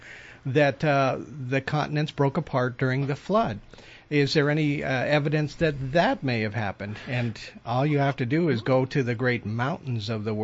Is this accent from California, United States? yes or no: yes; Los Angeles, California, United States; like I'm from Shaky Town, Los Angeles